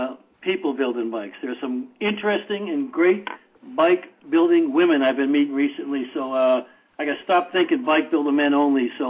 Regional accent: Boston, Massachusetts, United States; I grew up in South Boston, fine Irish neighborhood of South Boston that it was in the day.

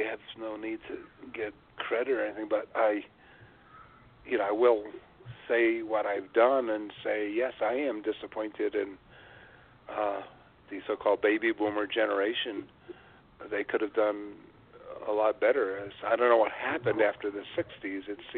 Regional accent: Syosset, New York, United States; Yeah, I grew up on Long Island. I recognize the 516 area code here. I was in Syosset.

